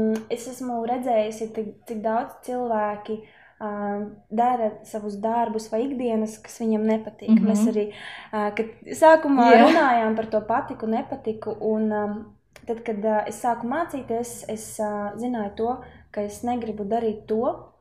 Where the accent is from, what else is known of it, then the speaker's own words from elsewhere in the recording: Latgale, Latvia; es esmu meitene no Latgales, kas jau ir sieva, trenere, pasniedzēja un sportista vienā